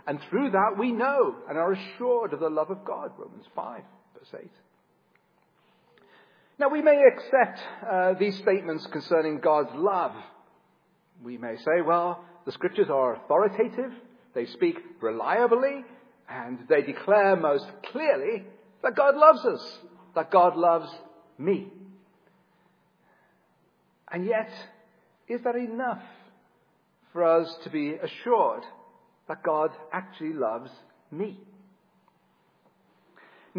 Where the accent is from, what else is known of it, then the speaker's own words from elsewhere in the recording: England, United Kingdom; accent: English; John was telling me earlier on that I'm losing my accent, which troubles me enormously, so I'm going to try even harder to speak with my English accent.